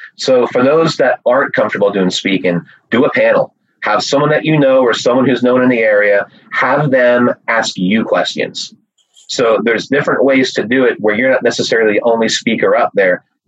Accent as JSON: {"language": "English", "region": "England", "country": "United Kingdom", "said": "I mean, I'm English"}